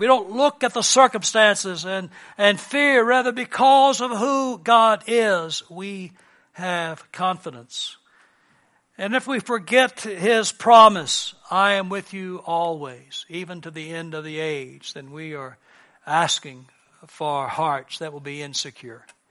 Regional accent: United States; But when I was growing up in America, once a week, the principal would come on in the public school and lead us in a devotion.

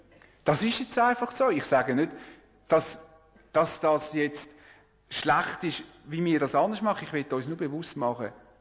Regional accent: Switzerland; Als Schweizer haben wir es gern, unsere möglichst eigenen vier Wände zu haben.

